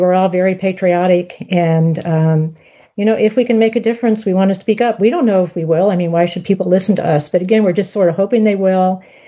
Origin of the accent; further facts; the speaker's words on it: Missouri, United States; also born or lived in Houston; living now back in the state of Missouri. Of course, I was in Houston for a long time, but this is my home state.